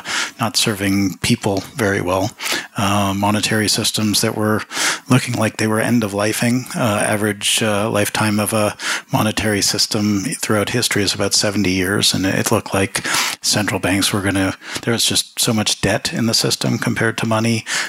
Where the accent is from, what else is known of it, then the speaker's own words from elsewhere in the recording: Toronto, Ontario, Canada; So I grew up in Toronto.